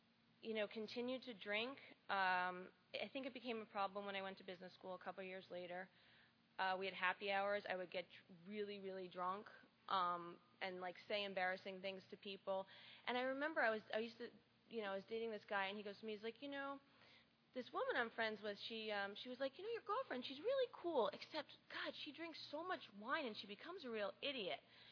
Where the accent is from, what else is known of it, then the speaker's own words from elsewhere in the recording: New York, United States; As I said, I'm from New York. I grew up in a small town in Westchester County, which is a little bit north of the city.